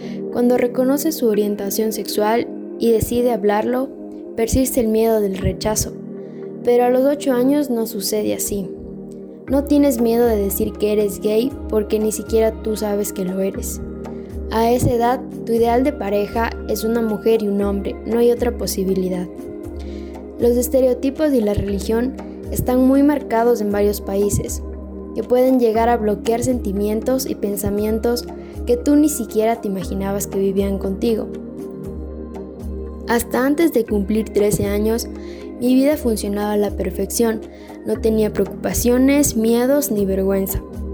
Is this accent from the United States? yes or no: no; Ecuador; como ecuatoriana, soy testigo que a este país y a Latinoamérica en general le falta mucho por hacer